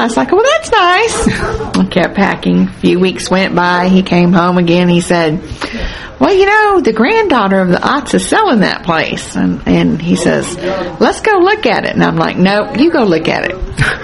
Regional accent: Dallas, Texas, United States; Well, we were down here and he was working, and we're originally from Dallas.

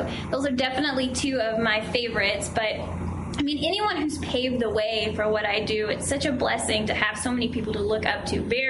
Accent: Paris, Texas, United States; I do a lot of work with the shelters back home in my hometown of Paris, Texas, and different things around Dallas.

